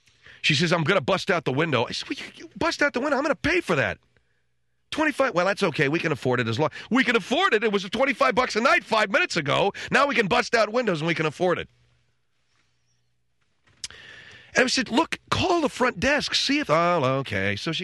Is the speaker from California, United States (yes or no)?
yes; California, United States; I'm from California. What do I know from a tornado watch?